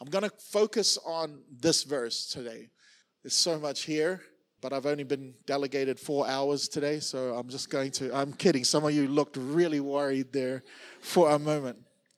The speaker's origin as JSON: {"language": "English", "region": "Auckland", "country": "New Zealand", "tie": "born or raised there", "said": "when I was growing up in Auckland, New Zealand, some of you may remember this."}